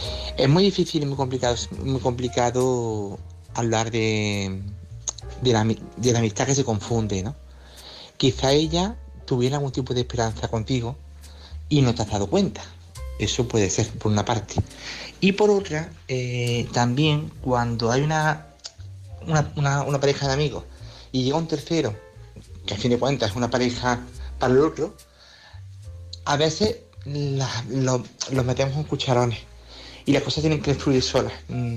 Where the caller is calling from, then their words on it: Córdoba, Andalusia, Spain; de Córdoba.